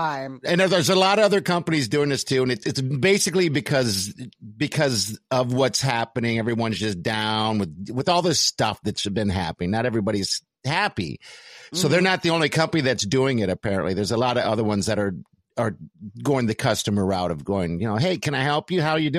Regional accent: Germany; So I grew up in Germany and we used, you know, U.S. currency

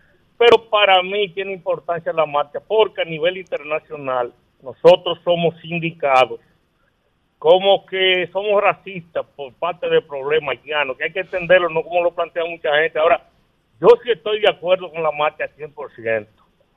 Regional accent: Dominican Republic; hay que dar ejemplo al mundo de lo que somos los dominicanos

